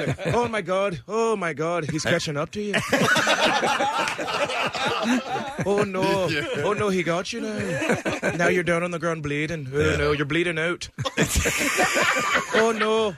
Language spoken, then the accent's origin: English; Scotland, United Kingdom; I am from Scotland.